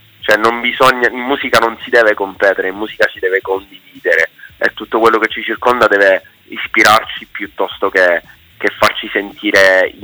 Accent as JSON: {"language": "Italian", "town": "Palermo", "region": "Sicily", "country": "Italy", "said": "io sono siciliano, sono palermitano, mi porto appresso il sole della mia terra e le meraviglie della mia terra"}